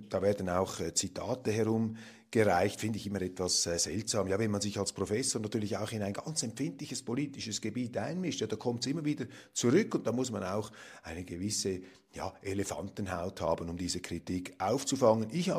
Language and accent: German; Zurich, Switzerland; soweit ich das als Zürcher beurteilen kann